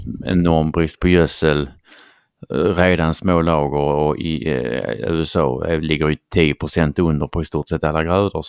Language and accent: Swedish; Norrköping, Östergötland, Sweden; Jag kommer från Norrköping.